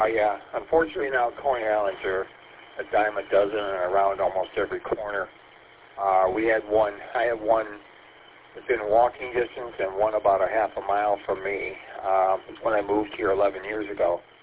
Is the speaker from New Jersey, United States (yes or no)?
no; St. Clair Shores, Michigan, United States; I mean, I'm originally from St. Clair Shores, and I grew up in the area of the 696 I-94 interchange